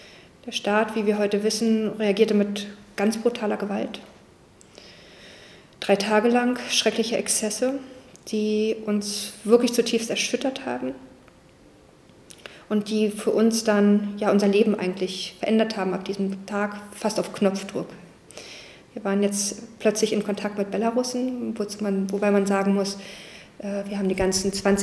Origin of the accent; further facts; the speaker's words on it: Berlin, Germany; born there; Ich bin 1976 in Ost-Berlin geboren worden, bin seit, jetzt muss ich überlegen, 21 Jahren schon mit einem Belarussen verheiratet. Wir haben auch gemeinsam in Belarus gelebt